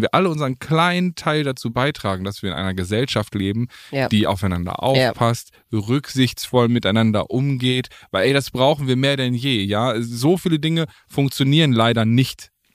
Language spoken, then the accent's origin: German; Paderborn, North Rhine-Westphalia, Germany; wir haben gestern in Paderborn gespielt, meine Heimat.